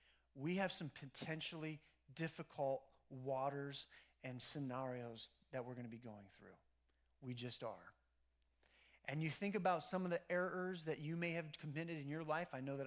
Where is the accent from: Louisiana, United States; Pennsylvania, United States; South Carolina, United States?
Pennsylvania, United States; I grew up in Pennsylvania. And I'd be like a deer in the headlights.